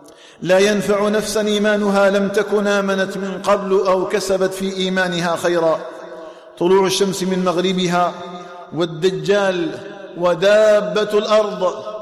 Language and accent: Arabic; Algeria; اللهم اجعل بلدنا الجزائر آمنا مطمئنا